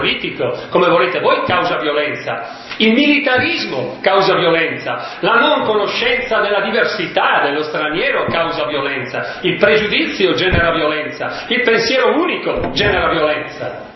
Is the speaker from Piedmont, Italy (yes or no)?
no; Brescia, Lombardy, Italy; Dicevo prima, la mia terra, Brescia, l'Italia è al secondo posto nel mondo come produzione di armi leggere.